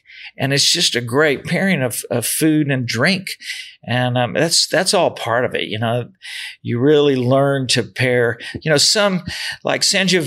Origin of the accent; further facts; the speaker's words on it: Louisiana, United States; Well, I'm from Louisiana. So I started drinking at a very early age.